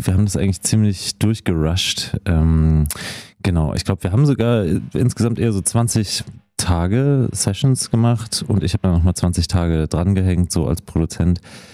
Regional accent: Leipzig, Saxony, Germany; now in Berlin, Germany; Wir sind aus Berlin und aus Leipzig. In Berlin wohnen wir und aus Leipzig kommen wir.

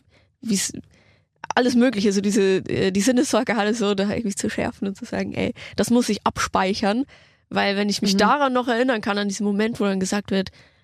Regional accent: Passau, Bavaria, Germany; in dieser Zeit war ich noch in meiner Heimat in Passau, Niederbayern und habe da mein Abi irgendwie noch nebenbei gemacht.

